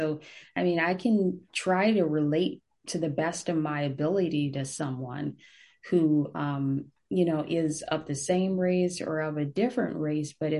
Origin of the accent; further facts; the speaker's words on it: Long Beach, California, United States; I was born in Long Beach, lived in Bellflower and Norwalk. And I pretty much say I'm from Long Beach.